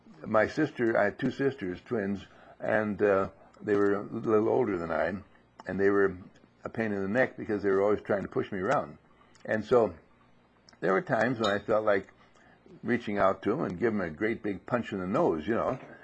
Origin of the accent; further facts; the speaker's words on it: Wauwatosa, Wisconsin, United States; well, I'm from Wauwatosa.